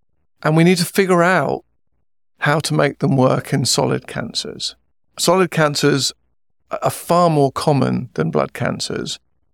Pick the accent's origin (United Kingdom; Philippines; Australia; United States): United Kingdom; I grew up in the UK.